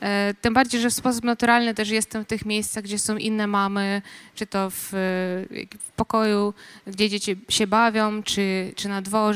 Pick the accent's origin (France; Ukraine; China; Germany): Ukraine; now in Poland; dlatego, że jestem Ukrainką, to też rozumiem ludzi, a z drugiej strony dlatego, że jestem w Polsce od kilku lat